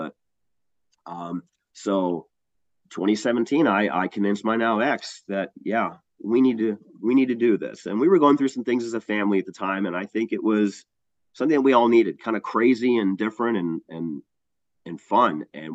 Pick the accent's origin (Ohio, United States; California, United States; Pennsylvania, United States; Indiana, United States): Ohio, United States; I'm from Ohio originally